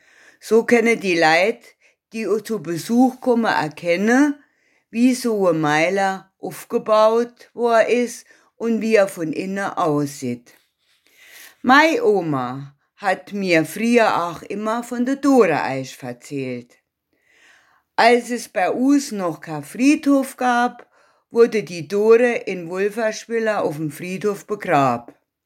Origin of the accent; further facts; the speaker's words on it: Wallhausen, Saarland, Germany; Mir san Wallhause, aber et wird nur mit einem L geschrieben. Mein Heimatort hat ungefähr 580 Inwohner und leid im nördlichen Saarland am Rand vom Buchwald. Bei uns gibt es leider kein Geschäft mehr, aber eine Schule, wo man sogar Abitur machen kann.